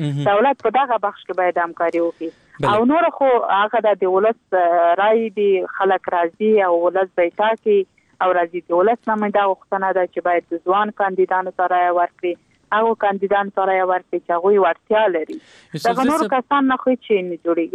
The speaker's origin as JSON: {"language": "Pashto", "region": "Logar", "country": "Afghanistan", "tie": "born or raised there", "said": "زه په خپله دغه لوګر ولایت څرنګه چې زما د پلار ولایت او زما ټاټوبی دی، دغه ولایت چې دی ډېر وروسته پاتې دی"}